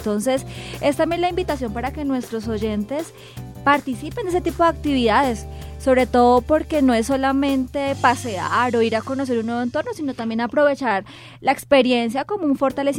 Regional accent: Ibagué, Tolima, Colombia; Amo ser colombiana e ibaguereña.

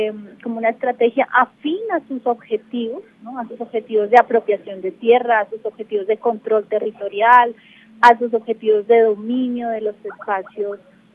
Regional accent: Colombia; ahora es responsabilidad nuestra como colombianos y colombianas recibir sus memorias

